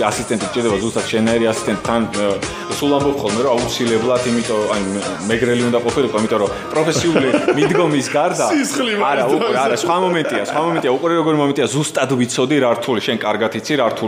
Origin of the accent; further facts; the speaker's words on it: Martvili, Samegrelo-Zemo Svaneti, Georgia; წარმოშობით მარტვილის რაიონიდან ვარ და ანუ გვეგონა რომ ვიცოდით სამეგრელო